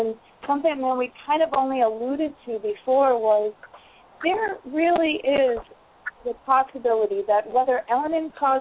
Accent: Buffalo, New York, United States; I grew up in Buffalo, New York

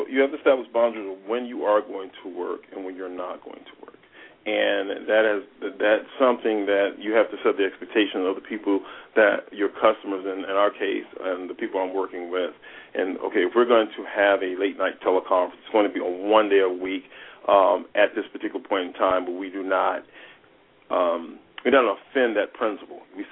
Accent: Toledo, Ohio, United States; now in Los Angeles, United States; I've been living in Toledo, Ohio. I grew up in Toledo, Ohio. I live in Los Angeles.

